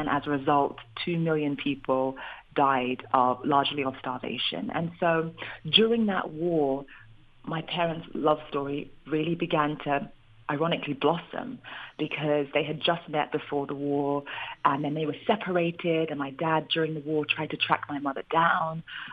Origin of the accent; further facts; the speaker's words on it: England, United Kingdom; when you're a minority growing up in England in the late 80s, I mean, it can be quite difficult.